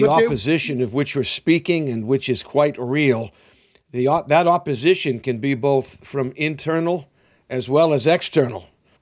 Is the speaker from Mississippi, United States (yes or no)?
no; Boston, Massachusetts, United States; A Bostonian. You're talking to one. I'm from Boston.